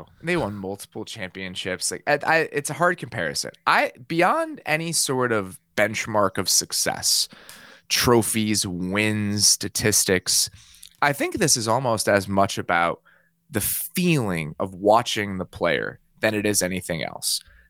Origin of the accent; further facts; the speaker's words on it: Barrington, Illinois, United States; Mike Singletary was my youth football coach for 2 years growing up in Barrington.